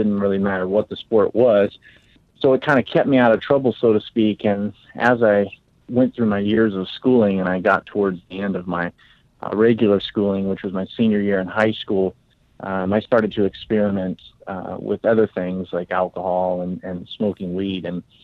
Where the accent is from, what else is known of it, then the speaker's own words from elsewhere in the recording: Clovis, California, United States; Actually, I come from Central Valley of California, a city called Fresno. I grew up in a town just outside of Fresno called Clovis.